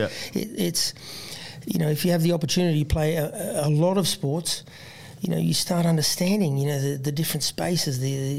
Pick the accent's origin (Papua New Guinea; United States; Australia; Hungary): Australia; Canberra, Australian Capital Territory; and I grew up in Canberra, you know, wanting to play rugby league for Australia